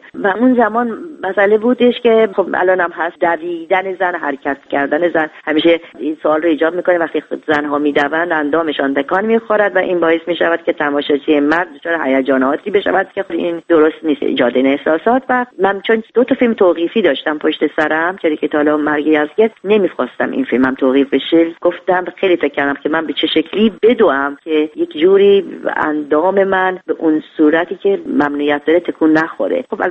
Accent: Iran; moved away as an adult; من از ایران اومدم بیرون، پرونده کار سینمایی من در ایران هم بسته شد.

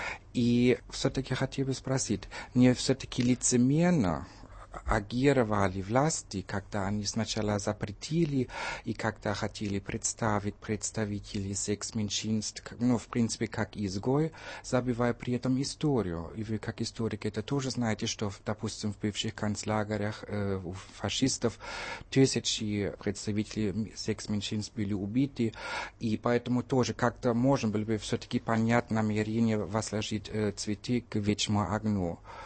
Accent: Germany; Раз я немец, хотел бы вернуться к одному делу

